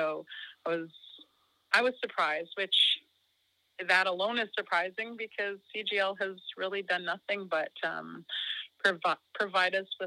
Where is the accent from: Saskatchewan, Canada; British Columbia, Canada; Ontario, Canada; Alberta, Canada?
British Columbia, Canada; I come from the Laksamisu clan, which is killer whale fireweed, and I am Wet'suwet'en, and I am one of the caretakers of the area in question